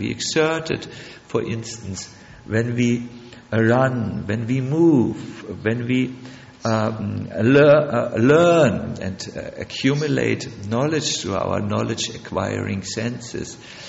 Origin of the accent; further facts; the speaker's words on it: Australia; because we are from Australia and we are beach boys and beach girls.